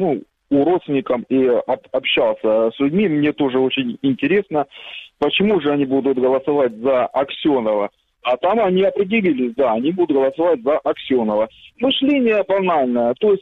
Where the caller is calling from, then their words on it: Kramatorsk, Donetsk Oblast, Ukraine; Добрый вечер. … Краматорск.